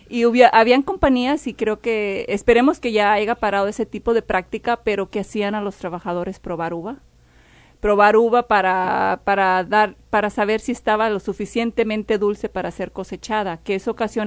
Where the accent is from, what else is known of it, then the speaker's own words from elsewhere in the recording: Jalisco, Mexico; Aparte, mis padres son mexicanos, son orgullosamente de Jalisco. Yo también. Soy jalisciense.